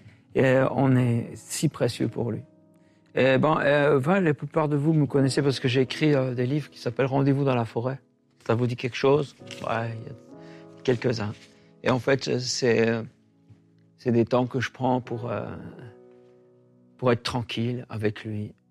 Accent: Switzerland; c'est parce que je suis au Canada, je viens de la Suisse, et c'est un peu ce qu'on appelle le jet lag.

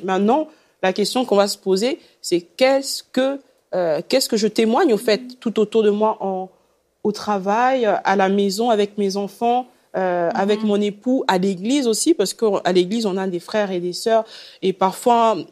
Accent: Gabon; Et chez nous, au Gabon, on le voit beaucoup.

